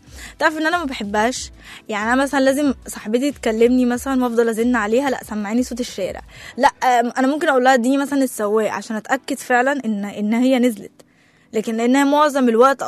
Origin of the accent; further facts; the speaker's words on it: Egypt; يعني زي احنا مصريين اصلا اي حاجة بنضحك عليها